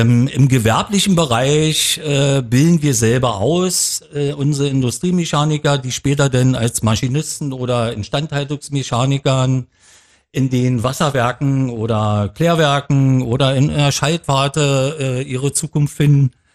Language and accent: German; Potsdam, Brandenburg, Germany; born there; Ich bin ja gebürtiger Potsdamer, habe dann mal eine Weile auswärts gewohnt. Seit 7 Jahren bin ich wieder hier